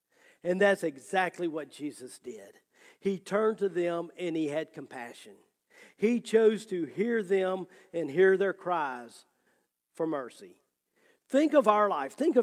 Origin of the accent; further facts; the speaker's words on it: Louisiana, United States; now in Memphis, United States; I moved from South Louisiana to the big city of Memphis, Tennessee.